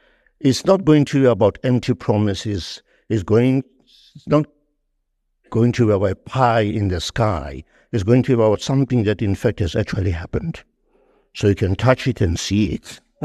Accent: Alexandra, Gauteng, South Africa; a native boy like me, who comes from, was born and bred in Alexander Township, which is a squalid ghetto.

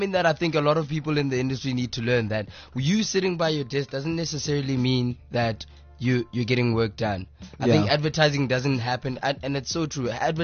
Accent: Polokwane, Limpopo, South Africa; I mean, I'm from Polokwane, Flora Park.

